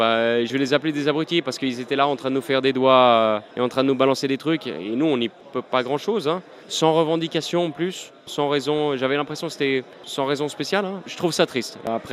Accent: Geneva, Switzerland; Ouais, alors en tant que Genevois, j'aimerais bien.

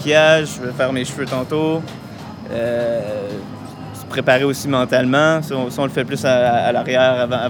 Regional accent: Quebec, Canada; Je viens du Québec, je viens du Canada.

